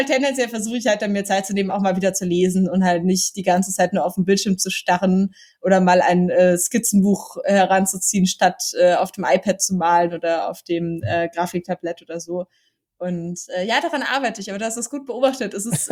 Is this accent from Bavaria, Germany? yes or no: yes; Bavaria, Germany; weil ich bin in der Nähe von München halt geboren und aufgewachsen. Das heißt, es ist so ein bisschen hier so meine Hood. Ich kenne so München von Kindheit an.